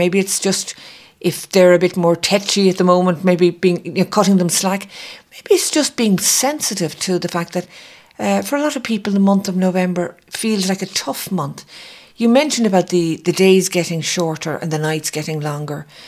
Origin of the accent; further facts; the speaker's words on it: Ireland; And I think as Irish people, we're really good at that.